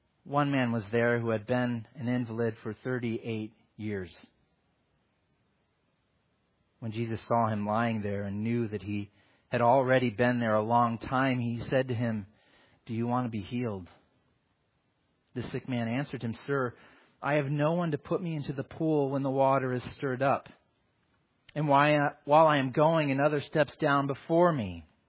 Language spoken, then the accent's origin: English; Michigan, United States; And this always seemed to happen, as you may know, I grew up in Michigan.